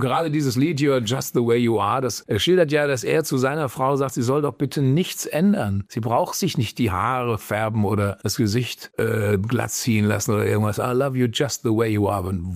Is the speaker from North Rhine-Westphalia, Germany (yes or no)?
yes; Unna, North Rhine-Westphalia, Germany; Ich komme ja ursprünglich aus Unna.